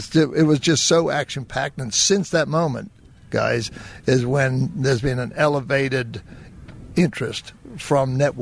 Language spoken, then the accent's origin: English; Queensland, Australia; I said, well, I grew up on the Great Barrier Reef. I dive with sharks.